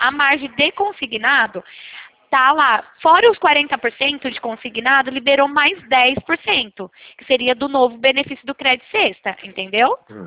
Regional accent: Leme, São Paulo, Brazil; Eu sou daqui da cidade de Leme, interior de São Paulo.

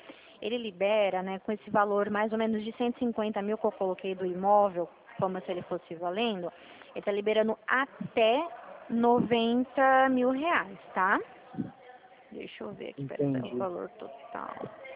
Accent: Dracena, São Paulo, Brazil; Eu sou aqui de São Paulo, eu sou aqui do interior, ficou... Bem próxima à divisa do Paraná.

